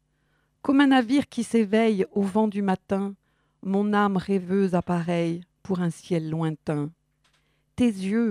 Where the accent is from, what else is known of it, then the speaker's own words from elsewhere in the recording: Bourgogne-Franche-Comté, France; accent: Burgundian; J'ai l'accent bourguignon, donc naturellement, j'allonge.